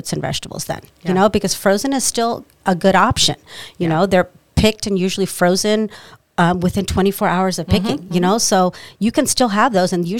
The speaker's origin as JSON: {"language": "English", "country": "India", "said": "You know, eating like, you know, I'm Indian, so eating like dal, which is like a lentil with rice, is like such a comfort food for us."}